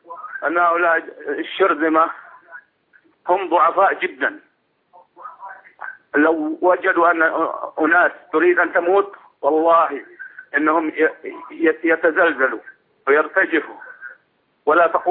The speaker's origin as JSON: {"language": "Arabic", "country": "Syria", "lives_now": "Saudi Arabia", "said": "من السعودية أكلمكم سوري."}